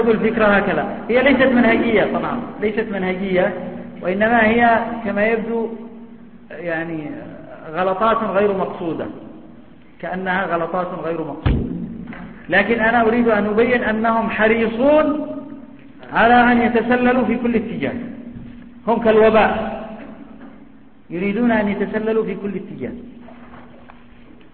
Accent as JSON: {"language": "Arabic", "country": "Yemen", "said": "تدريب خطباء المساجد عندنا في اليمن"}